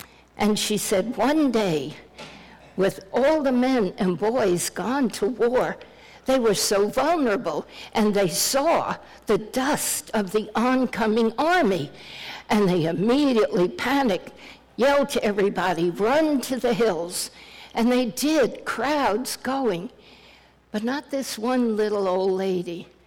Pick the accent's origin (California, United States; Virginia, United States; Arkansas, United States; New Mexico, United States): Arkansas, United States; and I'm from Arkansas, did you know that? 26 years there, and I still haven't learned the language.